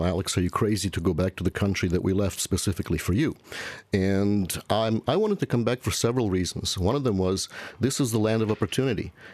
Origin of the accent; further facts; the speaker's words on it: Ukraine; now in St. Louis, United States; When we immigrated from Ukraine to America, to St. Louis, Missouri, my parents promised to their best friends that they would write every 2 weeks for the entire duration of our immigration